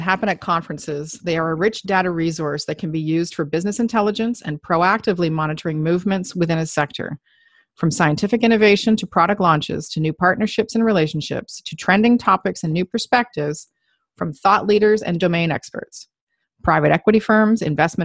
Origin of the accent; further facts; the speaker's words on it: Canada; I'm a Canadian.